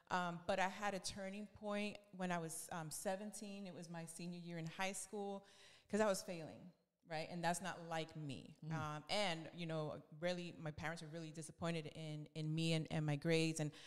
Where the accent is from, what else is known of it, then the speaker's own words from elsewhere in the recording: New York, United States; moved away as an adult; So I'm a New Yorican.